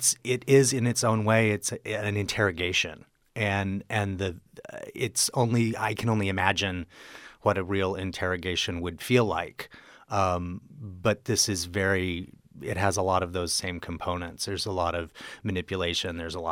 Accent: the South, United States; I mean, I grew up in the South too and went to Catholic school

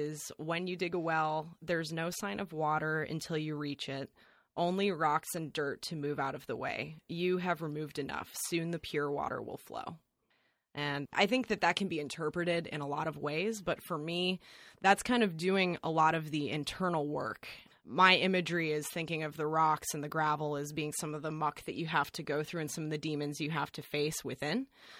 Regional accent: Evergreen, Colorado, United States; That's right. Yeah, I'm from Evergreen, Colorado.

